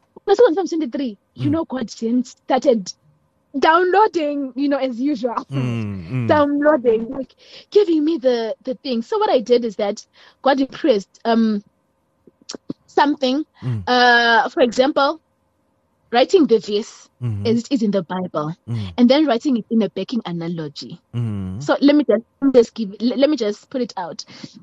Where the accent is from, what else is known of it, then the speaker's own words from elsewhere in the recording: Zimbabwe; I'm from Zimbabwe.